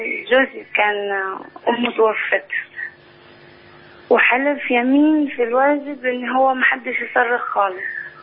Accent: Aswan, Aswan Governorate, Egypt; مش بيحفروها زي احنا عندنا في أسوان

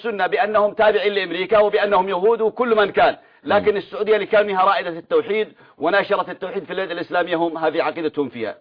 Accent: Yemen; وهو أنهم يستخدمون الصوماليين حتى عندنا في اليمن.

